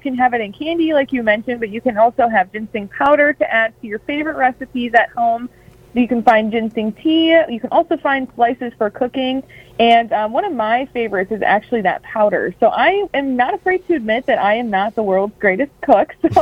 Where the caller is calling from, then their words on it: Madison, Wisconsin, United States; I am calling from Madison